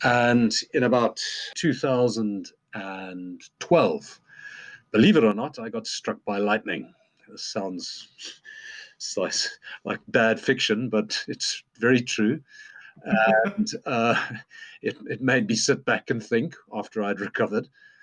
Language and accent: English; Zambia; also born or lived in Zimbabwe / Malawi; growing up in Zambia, Zimbabwe, Malawi.